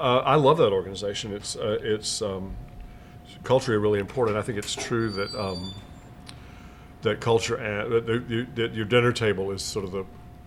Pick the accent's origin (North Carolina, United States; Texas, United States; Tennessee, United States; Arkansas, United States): North Carolina, United States; New Bern; we had a lot of seafood because I'm from New Bern's right on the coast